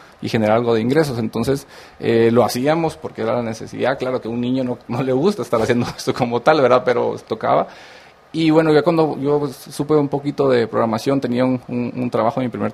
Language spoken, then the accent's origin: Spanish; Puerto Barrios, Izabal, Guatemala; yo soy de Puerto Barrios y Zaval, nací allá